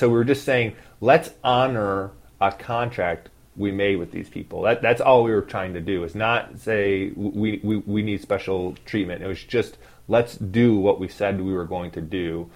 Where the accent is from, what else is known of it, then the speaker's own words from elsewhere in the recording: Chicago, Illinois, United States; Senator Durbin, I'm from Chicago.